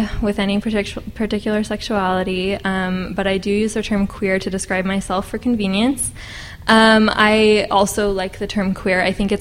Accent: Bountiful, Utah, United States; I am from a multi-generation Mormon family, born and raised in Bountiful, Utah. I have 2 degrees from BYU.

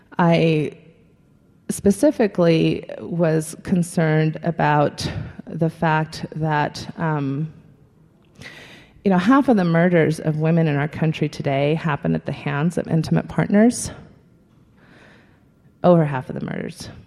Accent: United States; I was losing a lot of my identity as an American

